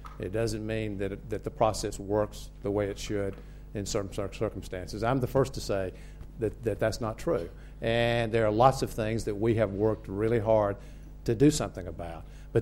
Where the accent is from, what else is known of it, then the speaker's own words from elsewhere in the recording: the South, United States; I grew up in the South, and I was born in the early 1950s, grew up there in the 50s and 60s.